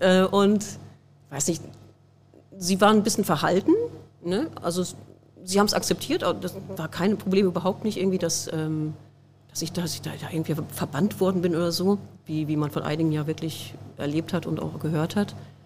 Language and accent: German; North Rhine-Westphalia, Germany; Ich komme aus Westfalen, eine Kleinstadt in Westfalen, in der Nähe von Hamm.